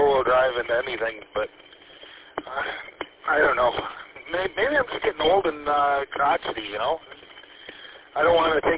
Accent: Vanderbilt, Michigan, United States; I was born and raised there in Vanderbilt and Snow Belt of America, you know.

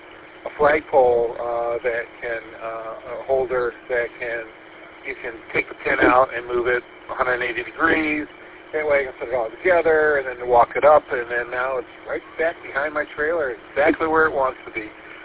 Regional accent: Kalamazoo, Michigan, United States; also born or lived in St. Louis; Originally, I'm from Kalamazoo. Been in Grand Rapids for about 20 years. Before that, my wife and I were in St. Louis for 20-plus years

